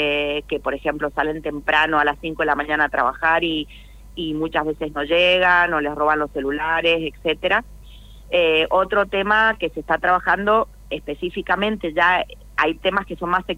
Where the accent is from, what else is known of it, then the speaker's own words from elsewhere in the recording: Mendoza, Argentina; yo que vengo del Valle de Uco